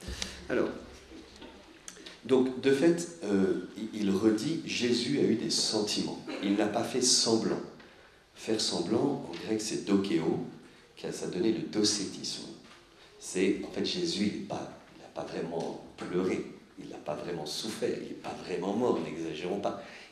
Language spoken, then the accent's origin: French; France; nous on est très intelligents parce qu'on est français